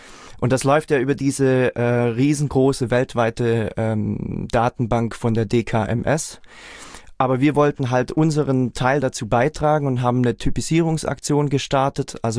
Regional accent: Reutlingen, Baden-Württemberg, Germany; ich komme aus Reutlingen, mein Bruder aus Tübingen.

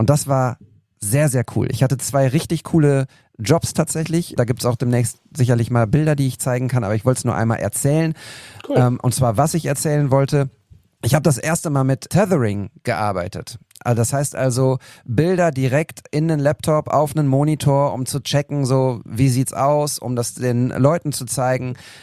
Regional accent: Altenberge, North Rhine-Westphalia, Germany; Selbst in meinem Heimatdorf in Altenberge waren, ich weiß gar nicht, wie viel tausend Leute auf der Straße.

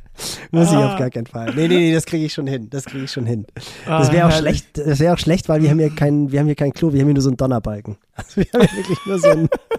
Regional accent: Northern Germany, Germany

